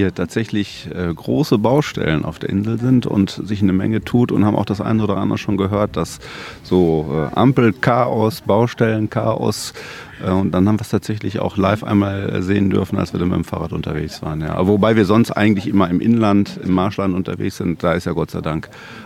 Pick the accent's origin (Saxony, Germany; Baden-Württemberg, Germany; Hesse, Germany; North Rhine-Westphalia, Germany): North Rhine-Westphalia, Germany; Verl; wir kommen aus dem schönen Kreis Gütersloh, genauer aus Verl.